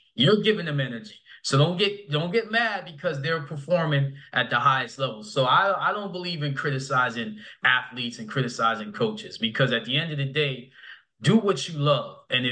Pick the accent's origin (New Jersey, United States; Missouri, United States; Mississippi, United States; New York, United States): New York, United States; I'm sorry. I'm from New York. I had you know, a former assistant from Jersey.